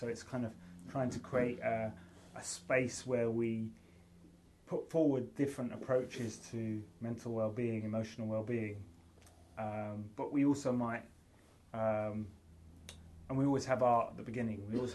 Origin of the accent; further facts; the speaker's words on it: Hebden Bridge, Yorkshire and the Humber, United Kingdom; in my hometown, which is a bit like Northampton, sort of like a British version of Northampton called Hebden Bridge.